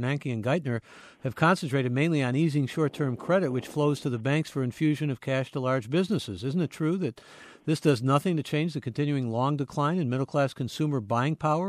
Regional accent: Cleveland, Ohio, United States; I was just back in my hometown of Cleveland.

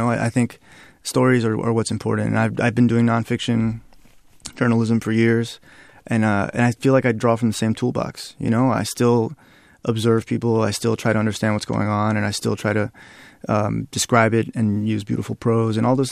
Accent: the South, United States; You know, so I grew up in the South, and the South is the region that most approximates sort of the place where Garcia Marquez was writing, you know.

